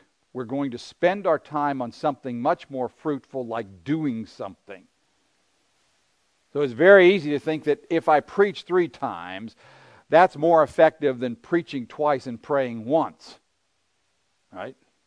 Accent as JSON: {"language": "English", "town": "Pittsburgh", "region": "Pennsylvania", "country": "United States", "said": "I'm from Pittsburgh, Pennsylvania."}